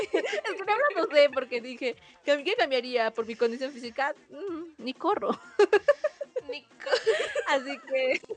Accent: Cusco, Peru; Es que también me estresaría mucho quedarme en mi pueblito. En mi comunidad. Ay, sí, como si... A quedarme en mi Cusco. Yo amo mucho Cusco

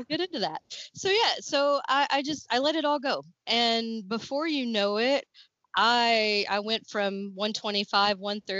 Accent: Kentucky, United States; born there; now in Lexington, United States; I was born in Western Kentucky. I came to Lexington in 95 to go to UK, University of Kentucky, and okay. I've been here ever since.

